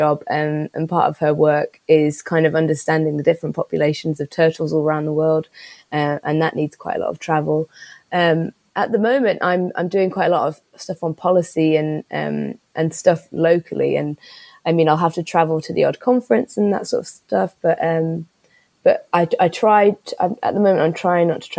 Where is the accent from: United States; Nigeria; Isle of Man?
Isle of Man; I was really lucky growing up on the Isle of Man.